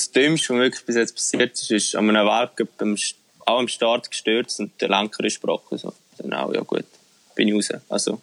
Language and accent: German; Switzerland; Und bei uns in der Schweiz ist einfach, sobald mal irgendwie ein bisschen Resultat ist oder so, du bist eigentlich überwacht von A bis Z.